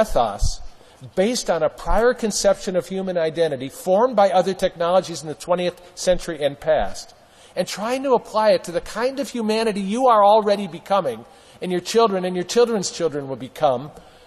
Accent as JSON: {"language": "English", "town": "Milwaukee", "region": "Wisconsin", "country": "United States", "tie": "born or raised there", "said": "That in my hometown of Milwaukee, the leadership refuses to name that the jobs they want will never come back"}